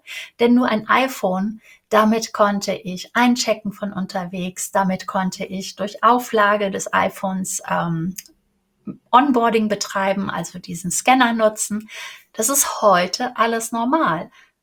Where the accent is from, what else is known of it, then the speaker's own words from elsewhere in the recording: Cologne, North Rhine-Westphalia, Germany; Ich bin Kölnerin.